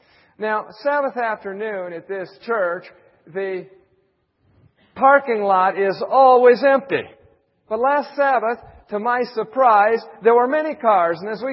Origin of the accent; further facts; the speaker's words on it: Kansas, United States; Now, you need to understand, we're from Kansas.